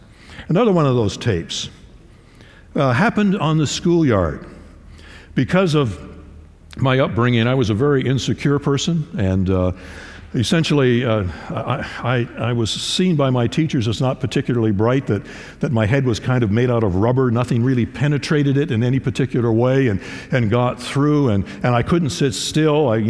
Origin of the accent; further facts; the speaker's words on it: Timmins, Ontario, Canada; see if you can get employed in the gold mines or in the base metal mines that surrounded my hometown of Timmins.